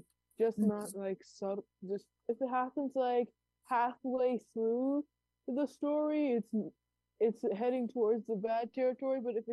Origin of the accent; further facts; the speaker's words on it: New York City, New York, United States; I'm still homeschooled. It's going pretty great, and I'm from New York City.